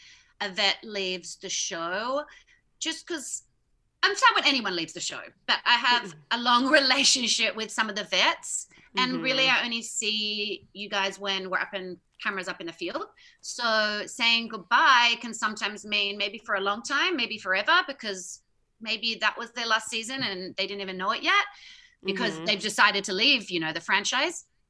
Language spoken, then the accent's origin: English; Australia; I'm Australian, like, I'm a good swimmer.